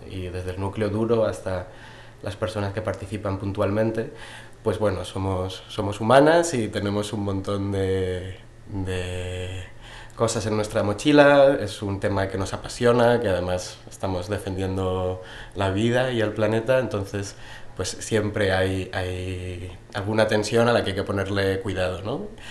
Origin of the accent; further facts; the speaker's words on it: Madrid, Community of Madrid, Spain; also born or lived in Catalonia; soy madrileño de origen